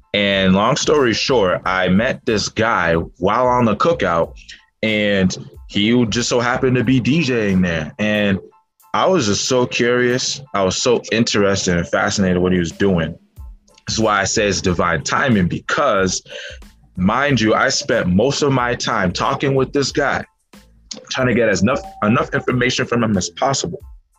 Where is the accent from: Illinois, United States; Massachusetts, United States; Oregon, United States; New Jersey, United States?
Massachusetts, United States; Worcester; I'm from Worcester, Massachusetts, actually, the Northeast. So we're talking like Northeast U.S. status. It's a little far up north, actually, a little too far up north.